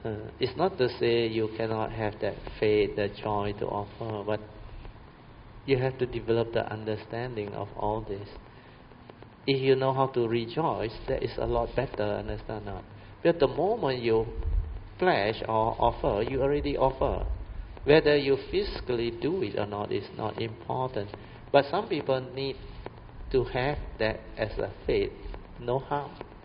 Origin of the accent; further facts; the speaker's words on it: Malaysia; English is a second language; Then when they come to know that we are Malaysian